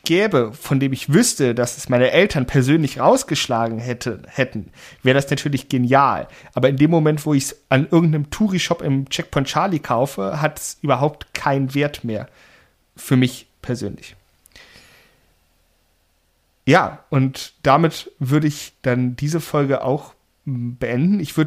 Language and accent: German; Berlin, Germany; ich als Berliner